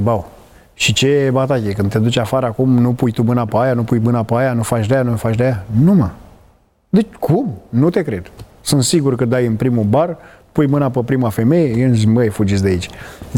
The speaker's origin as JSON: {"language": "Romanian", "town": "Grăjdana", "region": "Buzău County", "country": "Romania", "said": "de la Grăjdana și am venit și eu la biserică."}